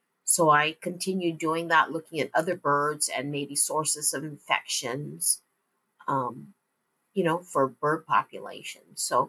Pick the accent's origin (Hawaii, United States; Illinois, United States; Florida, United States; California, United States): Hawaii, United States; I remember being that I'm from Hawaii and going to Western Ohio, which is like Fort Recovery, for our first meeting.